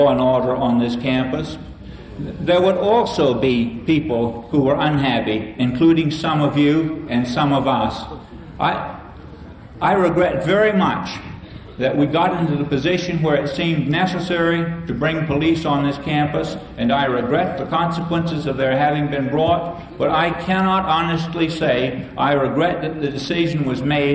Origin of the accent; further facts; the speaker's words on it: South Carolina, United States; accent: Southern; You know, by now I think that my accent reveals the fact that I'm from the South, and I'm from South Carolina, and I left South Carolina